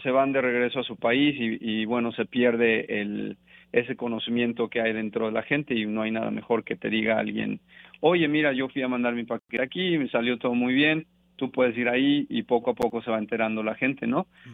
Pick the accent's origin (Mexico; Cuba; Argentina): Mexico; now in United States; Somos más, yo soy de México también